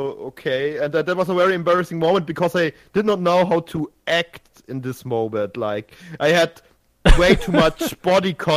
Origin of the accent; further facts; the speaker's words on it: Regensburg, Bavaria, Germany; from Regensburg, my hometown, from my hometown to Berlin. I hope you know Berlin.